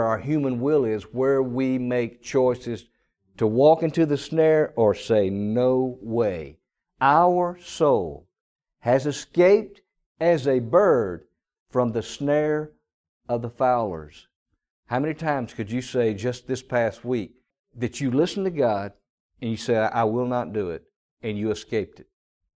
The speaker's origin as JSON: {"language": "English", "region": "Mississippi", "country": "United States", "tie": "born or raised there", "said": "I remember years ago, my brother and I grew up in the Mississippi Delta."}